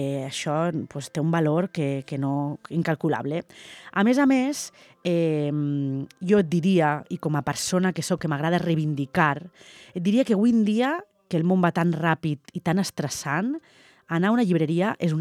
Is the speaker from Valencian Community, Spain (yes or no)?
yes; Valencian Community, Spain; perquè sóc valenciana, ja saps